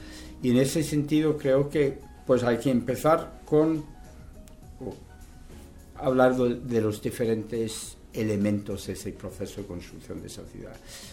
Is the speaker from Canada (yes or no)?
yes; Western Canada, Canada; donde yo nací y crecí, que es el oeste, que no es una región predominantemente francófona, pero sin embargo en la ciudad un barrio francófono, una universidad francófona